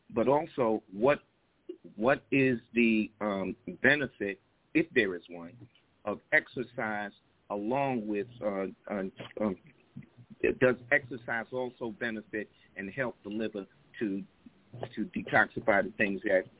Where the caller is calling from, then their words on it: New York City, New York, United States; I'm calling from New York City.